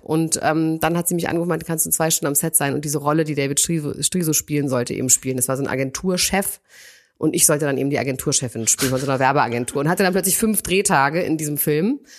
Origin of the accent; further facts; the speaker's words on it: Berlin, Germany; In Berlin bin ich aufgewachsen.